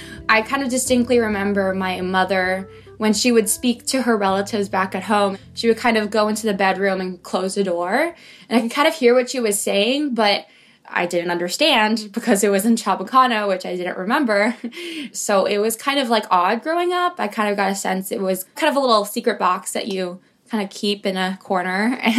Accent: Los Angeles, California, United States; also born or lived in Manila, Philippines; I'm from Los Angeles, but I was born in Manila. So I do like to identify as I was not born in this country. This is why I'm this color.

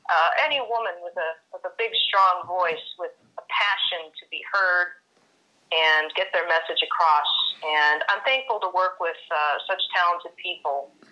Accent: Chicago, Illinois, United States; now in Phoenix, United States; No, I'm actually from Chicago originally.

